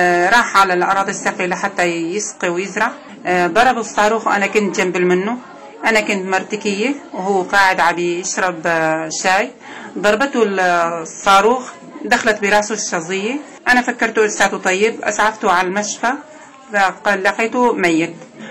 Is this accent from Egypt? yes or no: no; Syria; أنا مرأة سورية لاجئة، أنا وبنتي مخيم أطمي